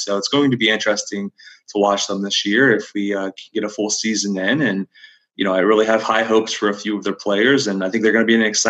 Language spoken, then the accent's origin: English; Florida, United States; Central Florida I grew up around Central Florida, and I didn't know this college even existed until Nate Pearson put it on the map.